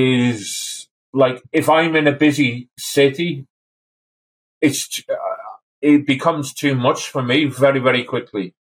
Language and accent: English; Wales, United Kingdom; now in Ireland; I grew up in the countryside in North Wales, and I live in the countryside in Ireland.